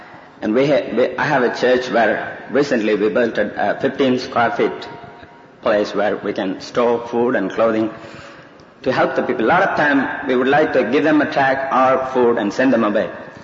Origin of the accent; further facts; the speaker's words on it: India; now in Texas, United States; I was born and raised in India. Now I'm pastoring a church in Texas.